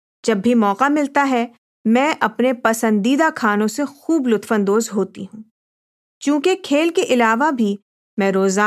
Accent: Lahore, Punjab, Pakistan; میرا تعلق لاہور سے ہے جہاں کرکٹ اور ہاکی تقریباً ہر سطح پر کھیلی جاتی ہے۔

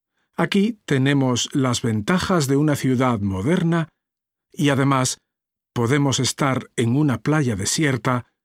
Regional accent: Spain; also born or lived in England; now in Hong Kong; soy español. Ahora vivo en Hong Kong. Ya llevo aquí un año. ¿Cómo pasa el tiempo? No es la primera vez que vivo en el extranjero. Antes de venir a Hong Kong, viví 3 años en Inglaterra

